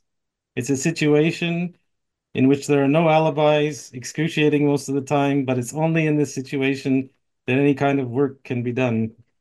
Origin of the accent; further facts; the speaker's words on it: Montreal, Quebec, Canada; who's from my hometown in Montreal